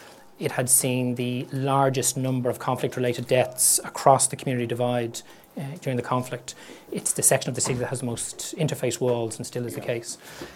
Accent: Ireland; you got a sense of what it actually meant to be Irish alongside all of these people from these other parts of the world, including England. So I became much more aware of my Irishness.

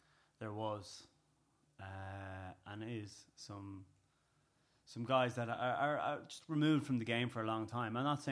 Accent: Nice, Provence-Alpes-Côte d'Azur, France; also born or lived in Israel / Cyprus / Croatia / Belgium; now in Dublin, Ireland; I've traveled all my life, born in Israel. I've lived in Cyprus, I've lived in Croatia, I lived in Belgium, and I'm from Nice, but I've been living in Dublin.

